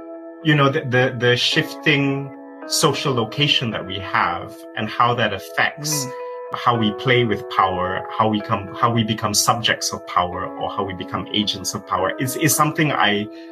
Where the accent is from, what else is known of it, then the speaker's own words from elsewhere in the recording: Malaysia; My dad's side of the family comes from the Indian subcontinent. My mom's side comes from China, but I was born in Malaysia and so were they. But because I'm Muslim in a country that is majority Muslim and with Islam as the official religion